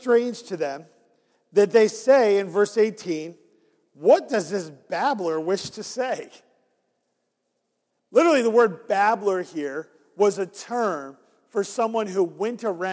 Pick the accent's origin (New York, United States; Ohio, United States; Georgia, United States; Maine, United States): New York, United States; See, I grew up in New York.